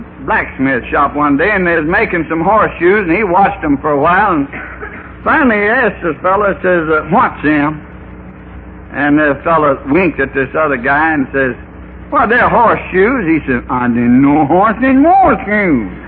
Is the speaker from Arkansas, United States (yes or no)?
yes; North Little Rock, Arkansas, United States